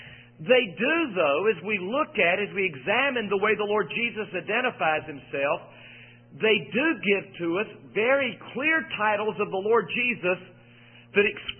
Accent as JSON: {"language": "English", "town": "Fayetteville", "country": "United States", "tie": "born or raised there", "said": "When I was growing up in Fayetteville, a church began, a strong Bible-teaching church at the time, evangelical, by the name of Church of the Open Door there in Fayetteville."}